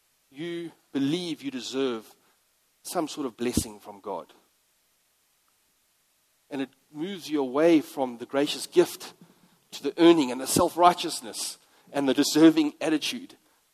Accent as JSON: {"language": "English", "town": "East London", "region": "Eastern Cape", "country": "South Africa", "said": "I'm from a small town. I'm from East London."}